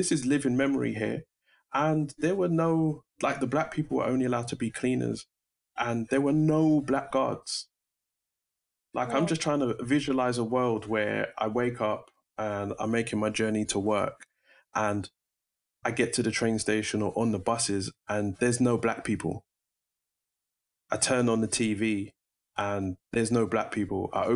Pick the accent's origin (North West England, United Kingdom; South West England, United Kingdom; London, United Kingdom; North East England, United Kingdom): London, United Kingdom; Brixton; born there; I was born in Brixton. You know, everybody, my dad had a record shop in Brixton. Everybody I knew who was working was of color or Caribbean.